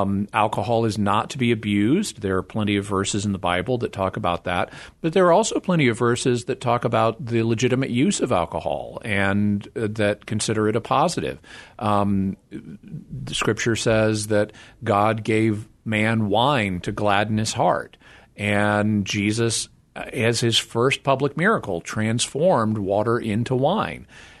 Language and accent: English; the South, United States; I mean, I grew up in, as I mentioned, I grew up in the South, and so I grew up in an environment that was somewhat skeptical of alcohol culturally